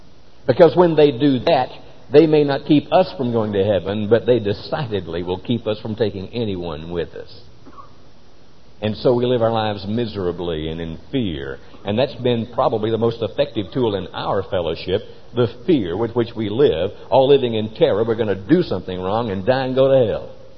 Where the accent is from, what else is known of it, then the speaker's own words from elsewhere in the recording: Rose Hill, Alabama, United States; I'm originally from Rose Hill, Alabama. Population in 1960 was 160.